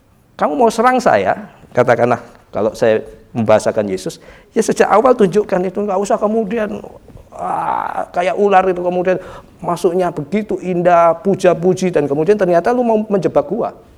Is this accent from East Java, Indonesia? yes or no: yes; Surabaya, East Java, Indonesia; Saya orang Surabaya yang terbiasa spontan.